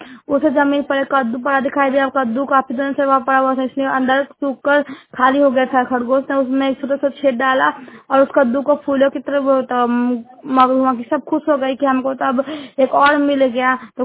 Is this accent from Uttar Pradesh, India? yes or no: yes; Kanpur, Uttar Pradesh, India; मैं कानपुर से हूँ।